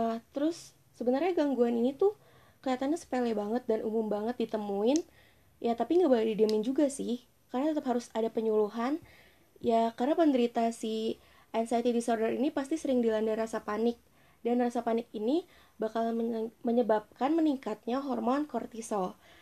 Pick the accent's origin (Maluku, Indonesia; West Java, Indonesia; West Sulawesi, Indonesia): West Java, Indonesia; Bekasi; born there; Gue lahir di Bekasi tanggal 5 Juni tahun 2000. Umur gue sekarang 19 tahun